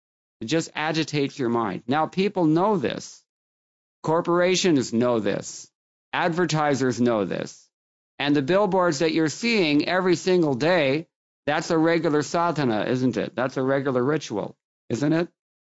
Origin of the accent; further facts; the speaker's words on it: Los Angeles, California, United States; Even when I was a kid, the kinds of things that you see commonly now here in America, I grew up in Los Angeles, you didn't see them.